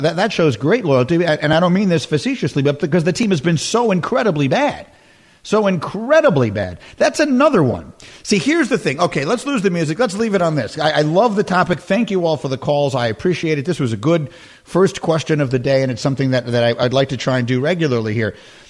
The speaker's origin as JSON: {"language": "English", "region": "New York", "country": "United States", "tie": "born or raised there", "also_born_or_lived": "Chicago", "moved": "as an adult", "said": "I grew up in New York and I'm a lifelong Jet fan. And then I moved away for 11 years. I went to college in Evanston, Illinois, and then lived and worked in Chicago for 7 years."}